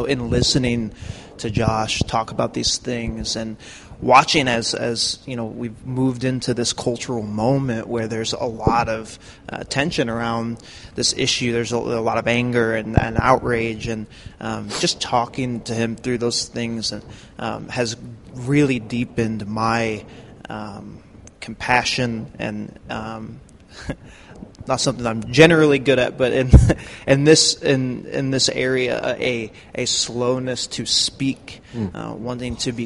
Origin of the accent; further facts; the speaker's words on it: St. Louis, Missouri, United States; moved away; watching from afar, living here, but watching my hometown of St. Louis and Ferguson respond to the shooting of Michael Brown